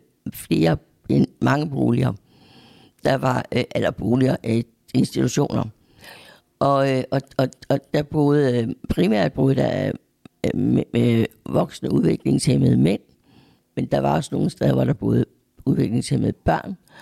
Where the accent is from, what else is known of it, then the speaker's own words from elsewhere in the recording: Randers, Central Denmark Region, Denmark; born there; Jeg er født i Randers og med en familie.